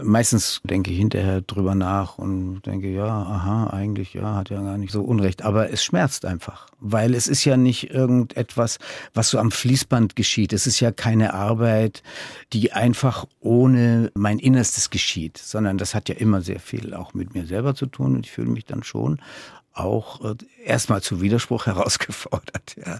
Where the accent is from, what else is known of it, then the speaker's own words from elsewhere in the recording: Berlin, Germany; also born or lived in Bertelsdorf, Germany; dass wir Kinder ja evakuiert waren als Berliner.